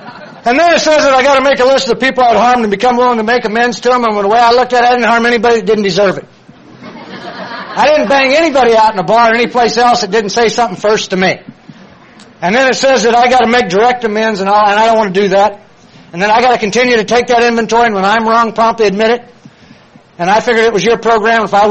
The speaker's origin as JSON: {"language": "English", "town": "Danville", "region": "Illinois", "country": "United States", "tie": "born there", "said": "I was born in Danville, Illinois, into a good family."}